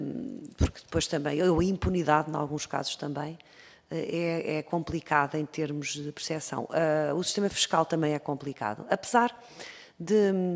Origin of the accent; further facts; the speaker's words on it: Aveiro, Portugal; sou da região de Aveiro, bastante industrializada.